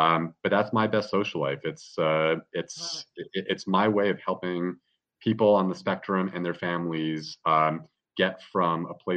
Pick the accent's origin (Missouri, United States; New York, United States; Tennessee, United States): New York, United States; New York City; And, you know, I come from New York City where I used to work on Wall Street